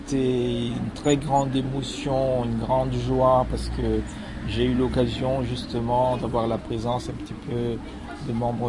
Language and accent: French; Madagascar; also born or lived in France; now in Réunion, France; J'ai quitté Madagascar à peu près en 1975 et par la suite j'ai fait mes études en métropole. Je suis venu à La Réunion à peu près maintenant il y a à peu près 22 ans, donc en 91.